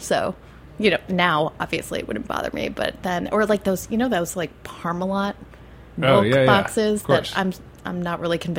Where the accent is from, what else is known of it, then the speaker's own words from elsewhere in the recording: New Jersey, United States; By the way, I'm from New Jersey, so I can say stuff like that.